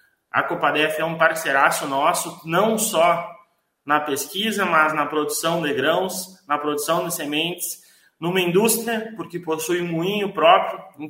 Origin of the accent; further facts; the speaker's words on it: Rio Grande do Sul, Brazil; A gente é gaúcho, a gente gosta de falar bem do nosso trigo